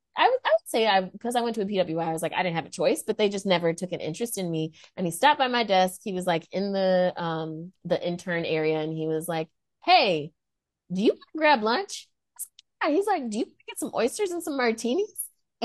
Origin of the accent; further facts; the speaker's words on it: Midwest, United States; I am from the Midwest, and I went to a PWI